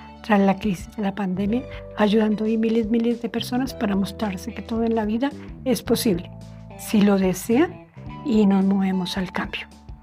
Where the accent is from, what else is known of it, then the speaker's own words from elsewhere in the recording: Colombia; surgen a raíz de unas estadísticas que presentan en mi país acerca de los suicidios ocurridos en Colombia.